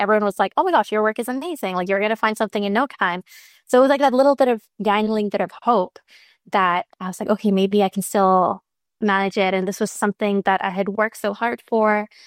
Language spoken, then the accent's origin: English; Pakistan; now in Dallas, United States; We have especially like I'm Pakistani, I'm Muslim. We have a huge South Asian Muslim population here